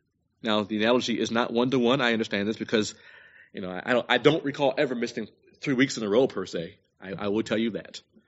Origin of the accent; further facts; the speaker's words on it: New York, United States; Maybe it would also help out to know I am from New York, where bad weather leads the local authorities to tell people on a regular basis to stay at home.